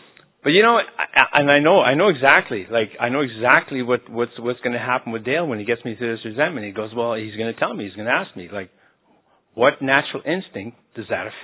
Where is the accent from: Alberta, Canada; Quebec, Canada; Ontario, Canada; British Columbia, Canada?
Alberta, Canada; Calgary; also born or lived in Las Vegas, United States; I'm from Calgary, Alberta, Canada, but I also live part-time in Las Vegas, Nevada.